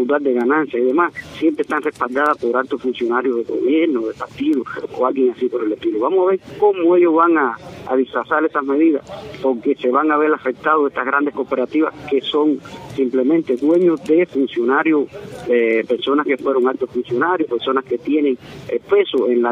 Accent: Cuba; los que somos los cubanos aquí, que estamos pegados acá a la población, dentro de la población

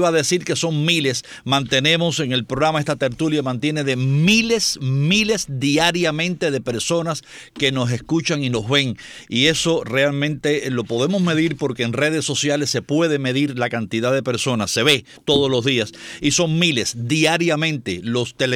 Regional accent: Guanabacoa, Havana, Cuba; Yo soy de Guanabacoa y todos los guanabacoenses y los reglanos usábamos esa lanchita de regla, pero todos los días

